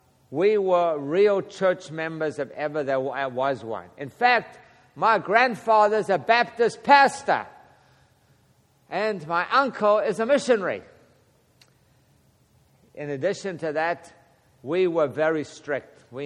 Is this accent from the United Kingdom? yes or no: no; South Africa; that's how I was raised in South Africa. We were raised, you know, Episcopal, basic Anglican, we called it back then. I was raised Anglican